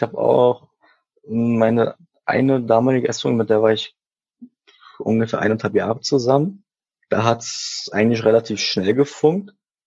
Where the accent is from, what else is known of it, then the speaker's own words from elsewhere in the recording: Szczecin, West Pomeranian Voivodeship, Poland; born there; Geboren bin ich in Stettin.